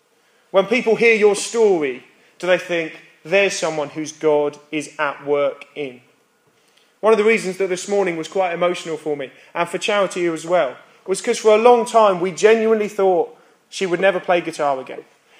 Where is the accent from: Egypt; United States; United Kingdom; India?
United Kingdom; We don't like this as British people, that the Holy Spirit changes our emotions.